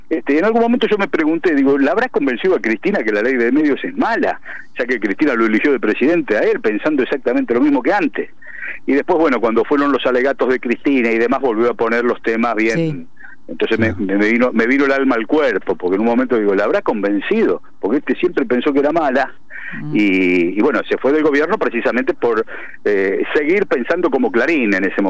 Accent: Lomas de Zamora, Buenos Aires Province, Argentina; yo de pibe nací en Lomas, vivo en Lomas, en mi barrio, o sea, mi papá y mi mamá son de Loma, mis abuelos son de Loma, yo viví toda la vida acá, tengo una vida absolutamente cotidiana, barrial

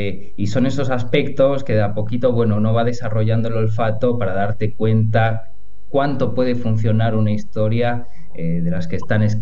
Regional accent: León, Castile and León, Spain; yo digo que soy de León, si bien yo no nací en León, les aclaro, mi madre, Cristina, es la que es leonesa de nacimiento. León es una provincia y una ciudad que queda tierra adentro en el interior de España. Y mi padre es de Barcelona.

